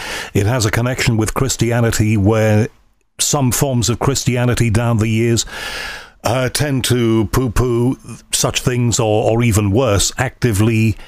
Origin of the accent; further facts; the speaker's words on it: Liverpool, North West England, United Kingdom; I was brought up in Liverpool, and my grandfather was a Catholic on my mother's side, and it was the reverse on my father's side.